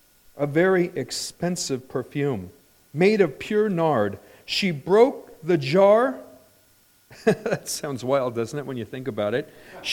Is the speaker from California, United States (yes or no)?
yes; Redlands, California, United States; I can remember where I grew up in Redlands, California.